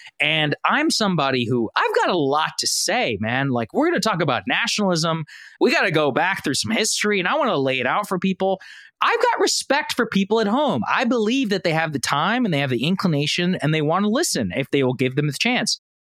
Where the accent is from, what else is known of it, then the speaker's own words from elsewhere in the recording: Texas, United States; now in Washington, D.C., United States; I grew up in Texas. I know like actual, like straight up old school Bush evangelical Republicans.